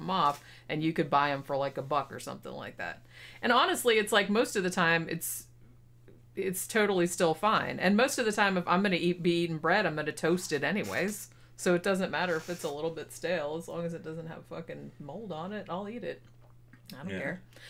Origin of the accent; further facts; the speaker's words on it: Daytona, Florida, United States; near where we grew up in Daytona